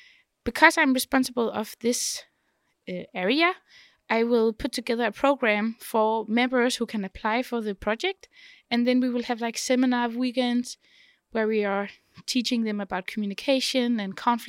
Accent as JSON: {"language": "English", "country": "Denmark", "said": "from Denmark, and I am a chair member of the main head board"}